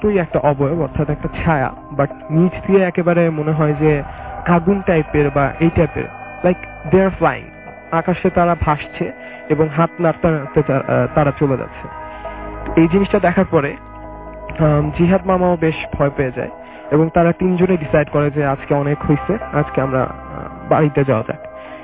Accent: Madhupur, Khulna Division, Bangladesh

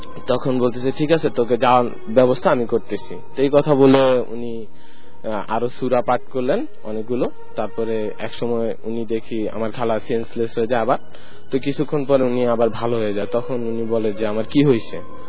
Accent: Jamalpur, Mymensingh Division, Bangladesh; now in Dhaka, Bangladesh; হ্যাঁ আমি এসেছি শাহিনবাগ থেকে … আমি এখন আমার ঘটনায় যাচ্ছি।

